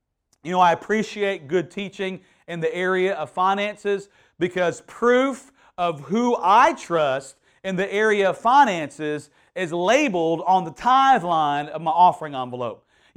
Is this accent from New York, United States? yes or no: no; Houston, Texas, United States; he knew I stayed down this way, and he knew I was from Houston.